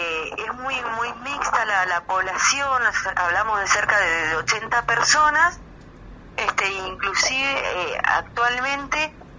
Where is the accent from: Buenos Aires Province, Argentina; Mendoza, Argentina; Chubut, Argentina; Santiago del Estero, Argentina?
Mendoza, Argentina; San Rafael; De San Rafael, Mendoza, un departamento que queda bien al sur de la provincia.